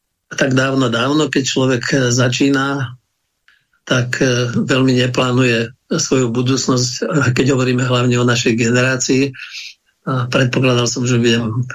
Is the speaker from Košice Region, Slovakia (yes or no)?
no; Žilina Region, Slovakia; Ja mám 70 rokov. Som Kysučan, ktorý žije na Orave.